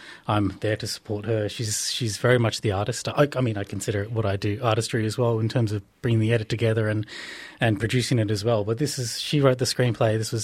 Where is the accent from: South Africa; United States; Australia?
Australia; Campbelltown, New South Wales; We're still in the Campbelltown area. I grew up in Campbelltown and grew up in the Burwood Croydon area.